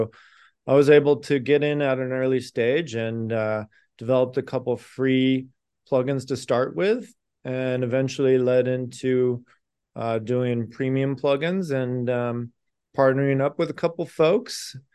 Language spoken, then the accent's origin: English; San Diego, California, United States; like you introduced me as, and I'm from San Diego, California.